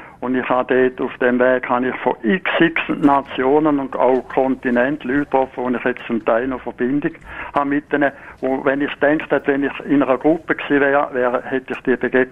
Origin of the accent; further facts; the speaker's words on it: Kreuzlingen, Thurgau, Switzerland; Also ich bin gelaufen von Kreuzlingen, das ist mein Heimatort